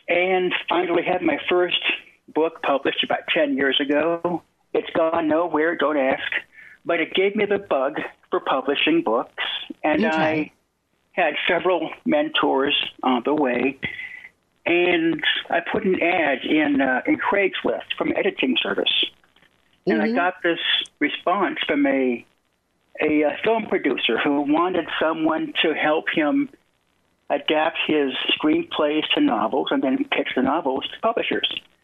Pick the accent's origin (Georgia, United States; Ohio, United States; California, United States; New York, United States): California, United States; Hollywood; I was born and raised in Hollywood.